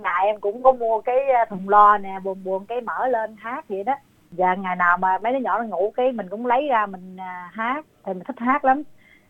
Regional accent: Sóc Trăng, Vietnam; Tại vì quê em ở Sóc Trăng á, miền Tây á, cho nên là hồi nhỏ đã nghe người lớn họ hát cái bài

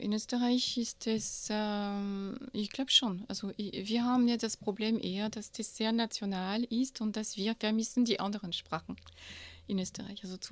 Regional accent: Grand Est, France; German is a second language; moved away as an adult; now in Austria; Ich komme ursprünglich aus Frankreich. Ich komme aus dieser sogenannten Champagne-Ardennen-Gegend und habe im Laufe meines Studiums ein Praktikum in Österreich gemacht, wo ich meinen Mann kennengelernt habe, bin dann geblieben

